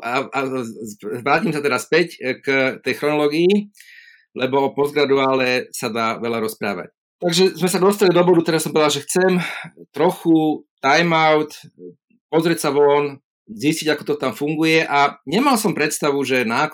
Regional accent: Bratislava, Bratislava Region, Slovakia; hovorím mu teraz, že ja som z Bratislavy a mal by som záujem stáž

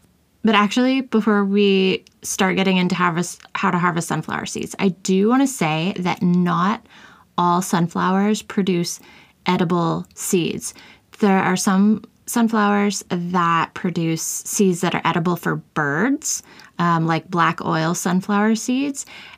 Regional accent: Kansas, United States; I grew up in Kansas, which is the sunflower state. Like, that's our nickname.

